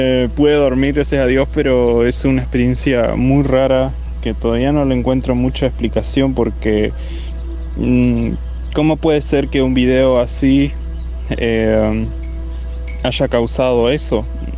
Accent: Argentina; soy argentino. Los escucho todos los días

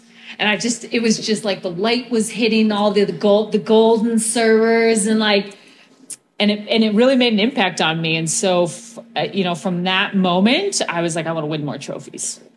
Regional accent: Wisconsin, United States; also born or lived in Minnesota; I was born in Minnesota. I grew up in Wisconsin. So up north, we have indoor tennis.

